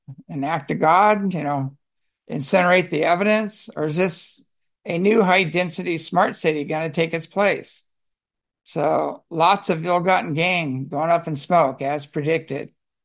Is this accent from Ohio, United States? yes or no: no; California, United States; born there; I was born in California. I kept moving from the high desert up the coast, fleeing the woke wave of incompetence and legal overreach.